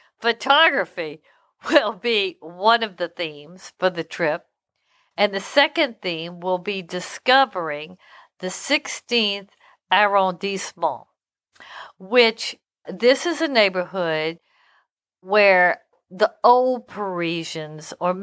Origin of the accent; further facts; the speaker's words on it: Louisiana, United States; and you know, I'm from Louisiana, so we have a lot of sayings